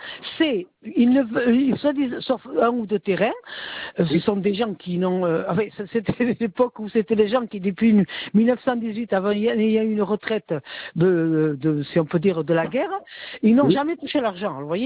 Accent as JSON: {"language": "French", "town": "Bordeaux", "region": "Nouvelle-Aquitaine", "country": "France", "said": "parce que je suis bordelaise, moi."}